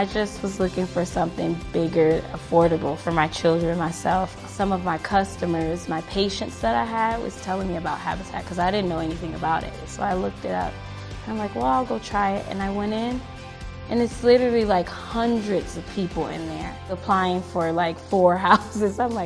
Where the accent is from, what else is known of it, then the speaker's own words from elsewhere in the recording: Chicago, Illinois, United States; I'm originally from Chicago, so I was a Chicago Bears fan.